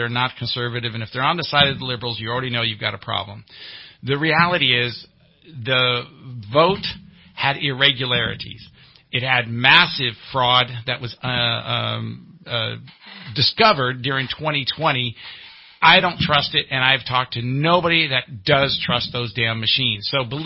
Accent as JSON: {"language": "English", "country": "United States", "said": "I am a conservative. I am a taxpayer. Believe me, I pay a lot of taxes. I am an American, and I'm informed."}